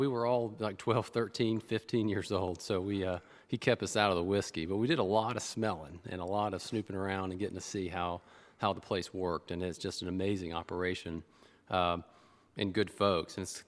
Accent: Lynchburg, Tennessee, United States; I grew up near Lynchburg, so...

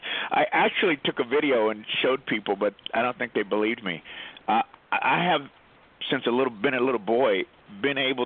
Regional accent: Texas, United States; I grew up in Texas, and so I know what it's like growing up somewhat limited in what I understand about the world.

